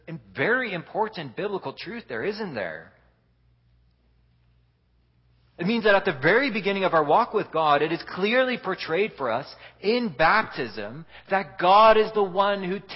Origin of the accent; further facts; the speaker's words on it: Canada; born there; also born or lived in Netherlands; It's not really anything that I did. It's just because I was born in Canada.